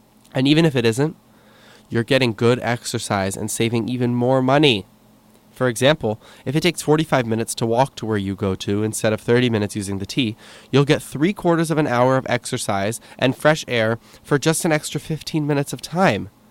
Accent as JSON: {"language": "English", "region": "New York", "country": "United States", "said": "As a New Yorker, that's something that we're born with."}